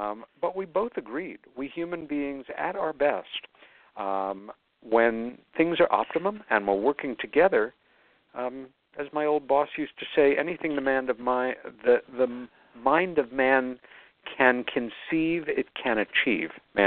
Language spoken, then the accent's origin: English; New York City, New York, United States; back in my hometown of New York City, usually once a month unless I'm on the road.